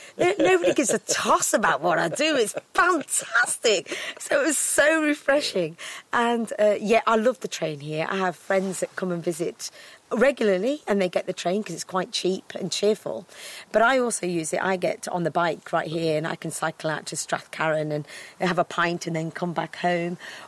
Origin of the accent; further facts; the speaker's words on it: Coventry, West Midlands, United Kingdom; I'm an Indian girl that grew up in Coventry. 12 years I've been here now.